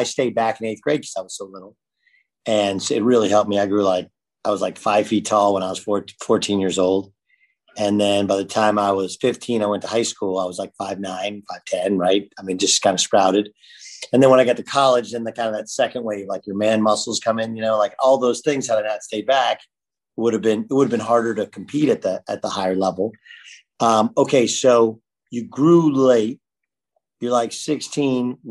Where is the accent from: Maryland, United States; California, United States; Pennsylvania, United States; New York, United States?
California, United States; I grew up in Orange County, man. It looks like everything out of the 80s that you would think of. Most of the houses look the same.